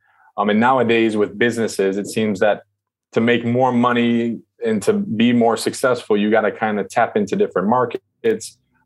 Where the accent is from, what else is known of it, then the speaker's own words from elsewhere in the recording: United States; So I met my wife in China, and she's Chinese and I'm American.